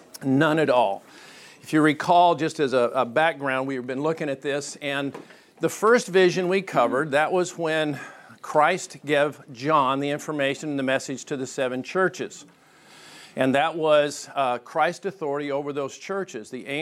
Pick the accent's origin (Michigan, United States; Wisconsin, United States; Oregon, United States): Oregon, United States; Lake Oswego; I grew up in Oregon. I actually went to high school at Lake Oswego High School. I grew up in that area